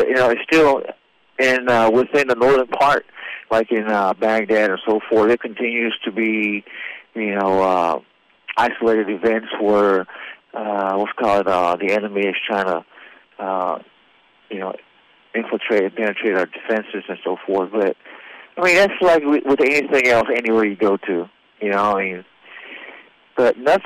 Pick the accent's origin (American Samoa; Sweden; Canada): American Samoa; Fagasa, Eastern District